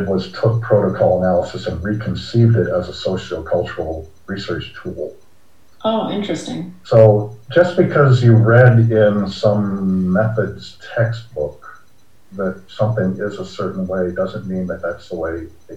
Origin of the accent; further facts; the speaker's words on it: Alexandria, Virginia, United States; Probably Virginia, which is my home state. I grew up in Alexandria.